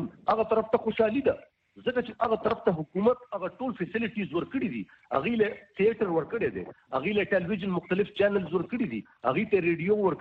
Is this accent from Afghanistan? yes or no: no; Pakistan; د زموږ پاکستان دی, مونږ د پاکستان بچی یو